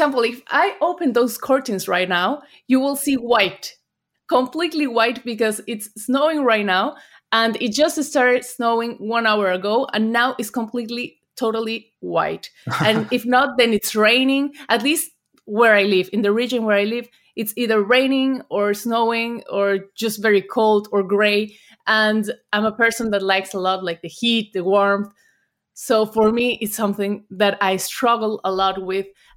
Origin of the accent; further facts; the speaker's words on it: Mexico; now in Germany; I come from Mexico